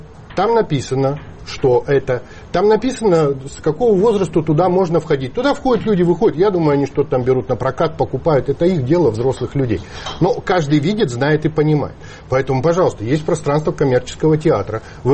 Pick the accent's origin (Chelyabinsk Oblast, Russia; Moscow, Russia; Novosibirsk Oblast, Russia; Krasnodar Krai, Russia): Novosibirsk Oblast, Russia; Novosibirsk; а Новосибирск мой родной город, я там родился и вырос.